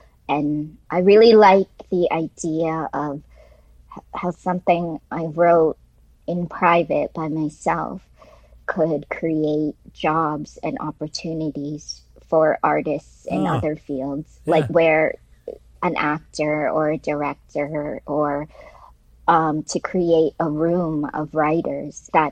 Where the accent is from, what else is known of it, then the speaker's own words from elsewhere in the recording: Canada; these stories are Canadian because I'm Canadian.